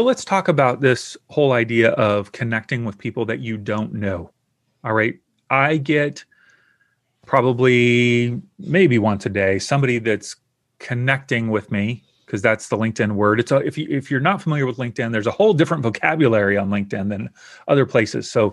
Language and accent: English; the South, United States; I grew up in the South in the US and we fried a lot of things and fried spam is really good.